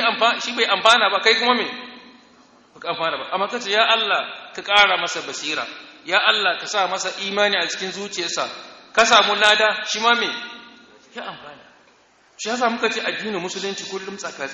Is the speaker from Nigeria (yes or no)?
yes; Nigeria; Arabic is a second language; اللهم اجعل بلدنا نيجيريا آمنة مطمئنة وسائر بلاد